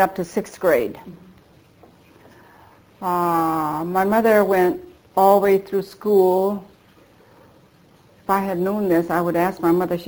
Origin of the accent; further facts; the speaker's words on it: Portland, Oregon, United States; born there; I was born in Portland, Oregon, December 4, 1913, as … That's my maiden name.